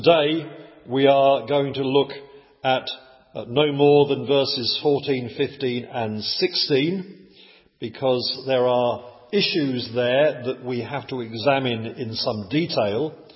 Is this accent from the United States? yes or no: no; England, United Kingdom; some of us were to be called … because we're English